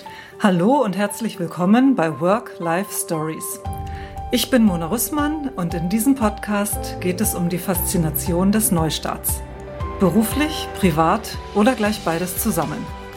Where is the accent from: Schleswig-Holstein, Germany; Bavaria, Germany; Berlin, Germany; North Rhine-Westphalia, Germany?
Schleswig-Holstein, Germany; Lübeck; moved away; Ich habe Lübeck ja vor mehr als 25 Jahren Richtung Süden verlassen, aber es ist natürlich immer wieder total schön, ein bisschen Ostseeluft zu schnuppern.